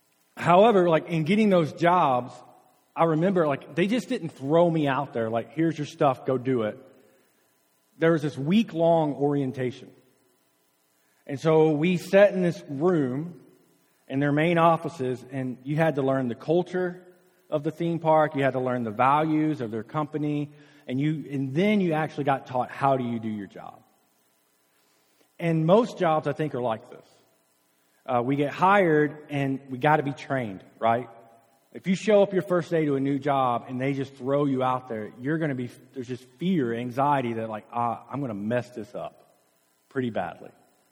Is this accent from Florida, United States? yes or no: no; Alabama, United States; I don't ice skate, so I'm a boy from Alabama and still.